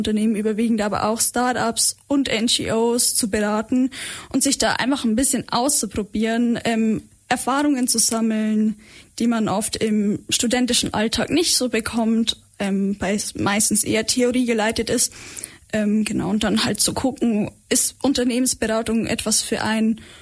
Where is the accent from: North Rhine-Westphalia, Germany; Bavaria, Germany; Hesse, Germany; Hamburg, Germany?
Bavaria, Germany; Regensburg; now in Ulm, Germany; studiere hier in Ulm im vierten Bachelorsemester Psychologie. Ursprünglich komme ich aus Regensburg, also wahrscheinlich hört man es auch ein bisschen am Dialekt.